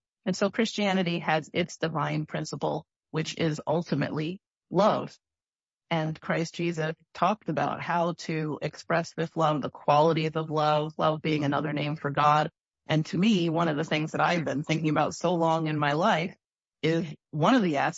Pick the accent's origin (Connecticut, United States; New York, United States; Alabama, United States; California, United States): Connecticut, United States; I'm a city girl. I'm from the New England, Southwest Connecticut area. I didn't grow up gardening anything.